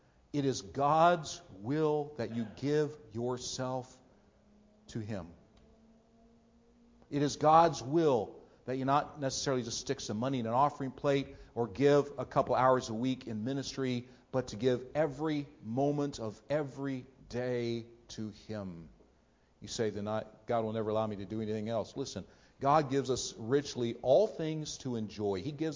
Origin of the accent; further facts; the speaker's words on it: Ohio, United States; Listen, I grew up in Ohio, I lived in Ohio and all those things, so I am scarlet and gray all the way through.